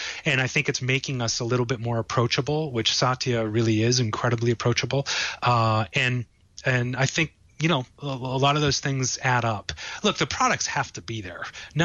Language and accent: English; Boston, Massachusetts, United States; I grew up in Boston, you know, in Paul's sort of homeland. And my parents opened a small Italian restaurant when they were really young.